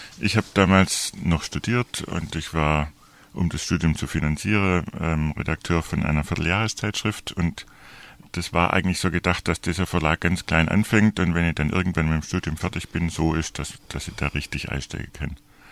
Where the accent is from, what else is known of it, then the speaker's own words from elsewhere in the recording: Swabia, Germany; Wie man vielleicht hört, ich versuche Schriftdeutsch zu sprechen, aber wie man vielleicht hört, bin ich selber Schwabe. Und insofern kenne ich mich auch ein bisschen aus, was die Region hier angeht.